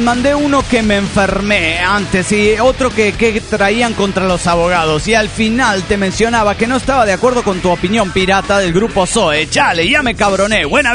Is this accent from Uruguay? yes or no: no; Querétaro, Mexico; de Querétaro, México.